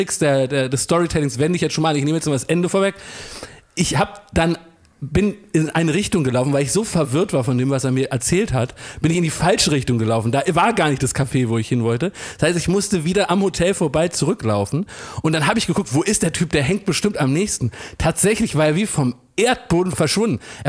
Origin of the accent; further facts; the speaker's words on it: Germany; Weil man ist ja auch als Deutscher so ekelhaft skeptisch.